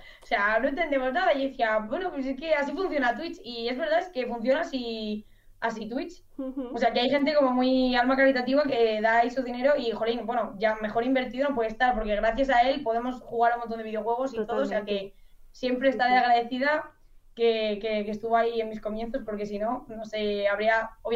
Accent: Spain; nos cuesta como los españoles darnos cuenta de que estamos ahí disfrutando de contenido completamente gratis

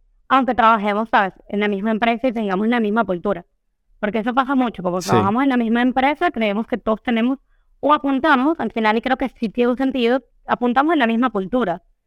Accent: Venezuela; moved away as an adult; also born or lived in Colombia; now in Mexico; decidí mudarme definitivamente a México, porque yo soy venezolana

